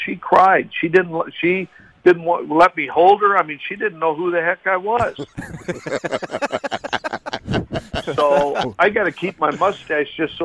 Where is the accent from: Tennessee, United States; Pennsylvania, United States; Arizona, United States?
Tennessee, United States; Nashville; we're from Nash Vegas and we're just going to Las Vegas